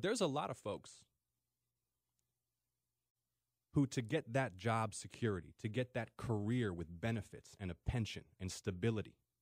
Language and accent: English; Atlanta, Georgia, United States; I'm from Atlanta.